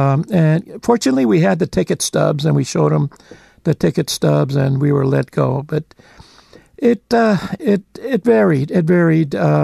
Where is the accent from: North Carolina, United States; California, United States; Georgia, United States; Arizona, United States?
California, United States; Los Angeles; Well, first we grew up in an area called Maravilla, Brooklyn and Kern, now Cesar Chavez and Kern. And then we moved to Boyle Heights, and we lived on Chicago Street in Chicago and Whittier.